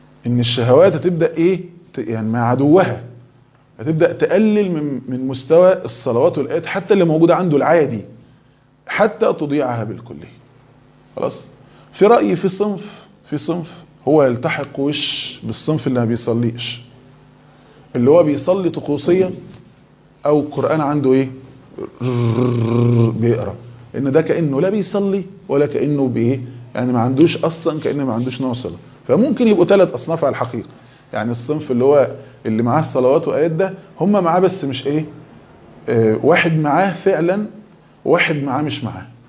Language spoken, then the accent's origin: Arabic; Egypt; بعض الفضلاء مثلا في مصر عندنا